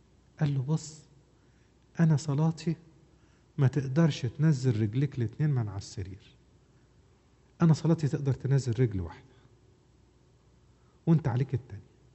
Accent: Upper Egypt, Egypt; عندنا في الصعيد in upper Egypt في كلمة دايما يقولوها

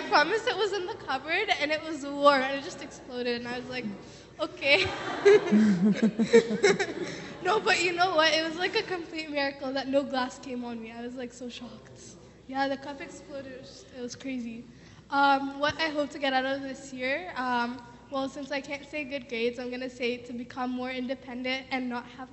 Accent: Mississauga, Ontario, Canada; now in Ottawa, Canada; I am from Mississauga. I'm studying at HealthSci in U Ottawa.

